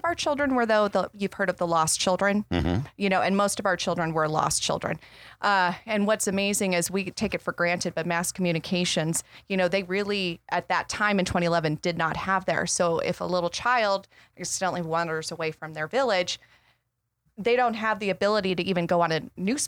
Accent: Tucson, Arizona, United States; Yeah, from Tucson, actually.

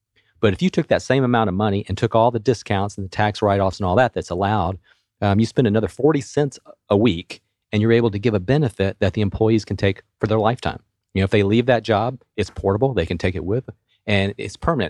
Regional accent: Chamblee-Dunwoody, Georgia, United States; I grew up in the Chamblee-Dunwoody area, went off to Auburn

